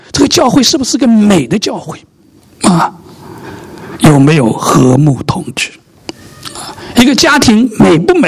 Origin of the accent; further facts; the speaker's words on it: Wenzhou, Zhejiang, China; 我以前在这个，我是温州人，但是我在服侍的时候是在宁波